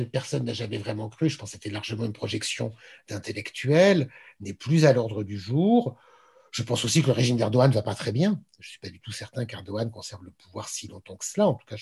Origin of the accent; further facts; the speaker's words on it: France; chez nous, en France aussi